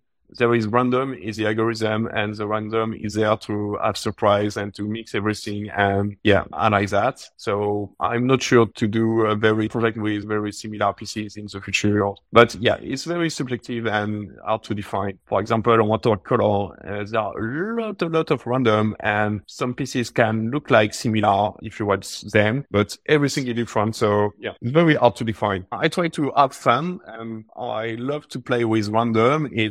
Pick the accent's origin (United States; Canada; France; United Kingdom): France; accent: French; English is a second language; Hope you could understand what I said with my strong French accent.